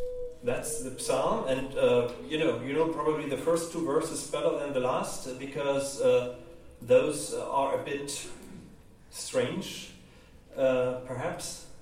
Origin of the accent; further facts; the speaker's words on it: Germany; accent: German; English is a second language; my accent is German.